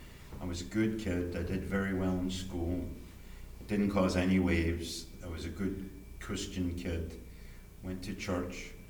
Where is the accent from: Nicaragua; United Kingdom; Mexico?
United Kingdom; Scotland; I'm a Scotsman.